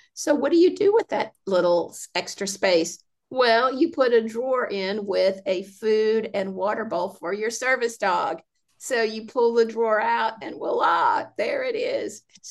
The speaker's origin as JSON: {"language": "English", "town": "Conway", "region": "Arkansas", "country": "United States", "moved": "yes", "said": "Well, I'm from Conway, Arkansas. Now I went to college at Hendricks College. My mother lives in Conway."}